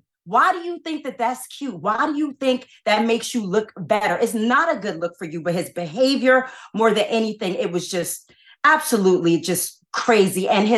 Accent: New York, United States; I am from New York.

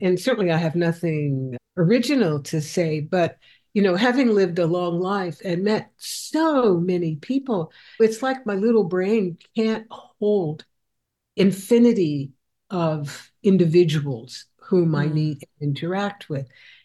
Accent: Oakland, California, United States; also born or lived in North Carolina; So I'm from the West Coast. I'm from Oakland. And, you know, I moved to Oakland as a tiny infant in my mother's arms. So I'm a Californian. I am not a Southerner.

